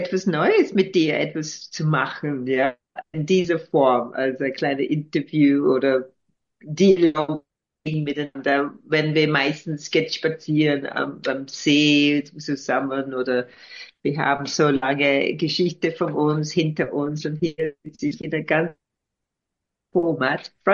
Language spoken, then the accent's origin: German; England, United Kingdom; German is a second language; obwohl ich komme aus England